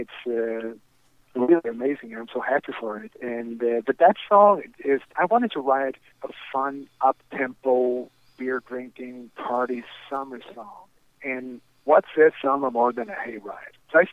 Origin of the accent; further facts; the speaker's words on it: Sweden; here I am from Sweden